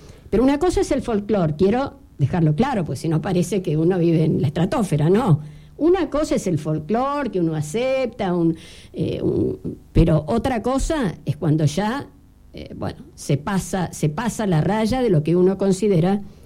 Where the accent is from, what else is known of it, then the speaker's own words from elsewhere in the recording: Tierra del Fuego, Argentina; y somos fueguinos, dijimos en la campaña